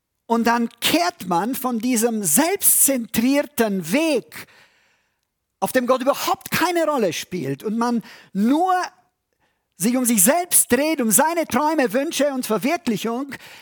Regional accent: Transylvania, Romania; In Siebenbürgen, von wo ich herkomme

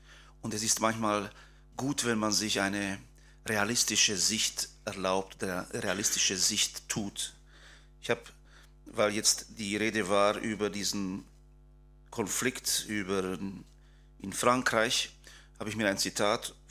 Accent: Transylvania, Romania; accent: Transylvanian Saxon; Ich bin auch ein Siebenbürger Sachse, was nicht zu verhören ist an meinem Akzent.

